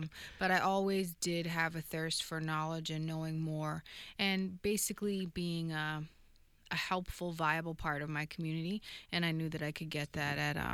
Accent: Manhattan, New York, United States; also born or lived in Brooklyn; I was born and raised in Manhattan, and then we moved to Brooklyn. But my parents are actually from St. Kitts and Jamaica.

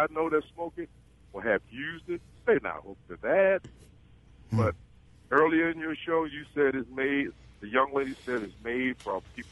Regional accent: Baltimore, Maryland, United States; moved away as an adult; now in Virginia Beach, United States; Well, originally I'm from Baltimore, Maryland.

